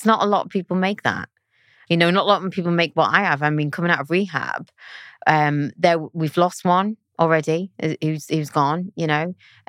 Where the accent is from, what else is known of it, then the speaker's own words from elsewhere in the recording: Gateshead, North East England, United Kingdom; I was born in Gateshead in a council estate, and I had a relatively normal upbringing, and I always wanted to be a pop star.